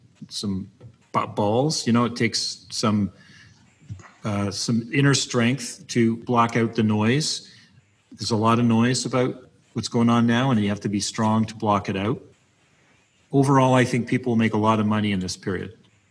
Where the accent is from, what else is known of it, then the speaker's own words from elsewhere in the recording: Oakville, Ontario, Canada; also born or lived in Beaconsfield, Canada; my parents bought a house in Oakville in 1980. I moved from Montreal to Oakville, from Beaconsfield to Oakville.